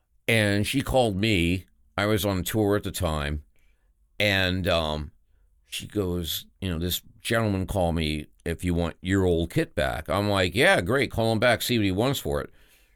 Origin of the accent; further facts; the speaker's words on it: East Coast, United States; I used to play ice hockey when I was a kid because I grew up on the East Coast. We used to have a lot of frozen ponds.